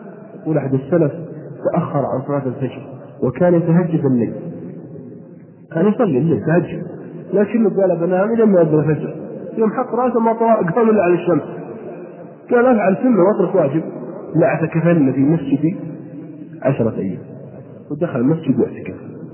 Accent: Najd, Saudi Arabia; يقولون عندنا في نجد عساف المره

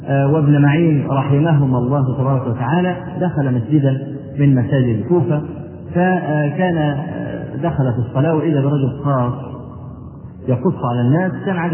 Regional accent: Egypt; لما جاء الدكتور زكي مبارك عندنا في مصر

